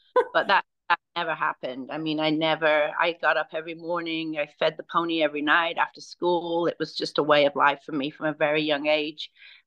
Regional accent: United States; born there; I was fortunate that I was born in the United States when my parents were here. My father had a career here.

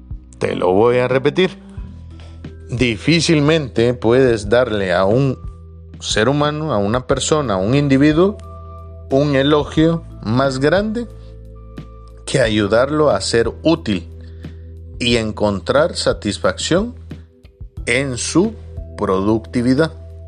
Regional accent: Guatemala; Recuerdo que en mi país hubo un acuerdo que se firmó entre el ministro de Educación y Guatemala

